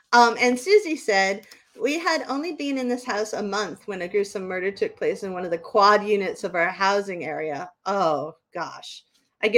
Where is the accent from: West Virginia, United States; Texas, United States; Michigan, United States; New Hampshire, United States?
New Hampshire, United States; And I'm from New Hampshire, so my heart